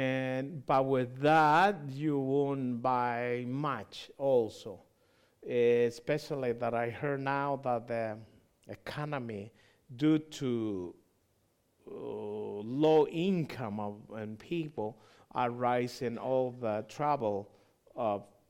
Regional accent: Bolivia; No, I speak Spanish. I grew up in Bolivia. I was born and raised there.

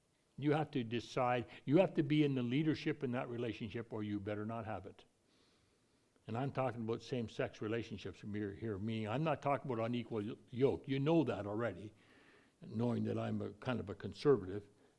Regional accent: Scotland, United Kingdom; I won't say this right because I'm not a Greek. I'm a Scotsman.

